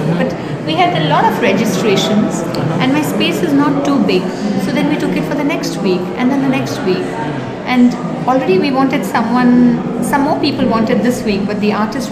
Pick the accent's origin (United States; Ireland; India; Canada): India; Pondicherry, Puducherry; also born or lived in Nashik; No, I was born in Nasik, and at the age of two, my parents brought the whole family, when I was two, to Pondicherry.